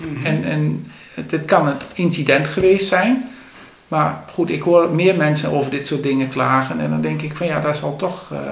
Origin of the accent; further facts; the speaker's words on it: Overijssel, Netherlands; born there; Ik ben een geboren Sallander en Ommen is toch een mooi deel van Salland.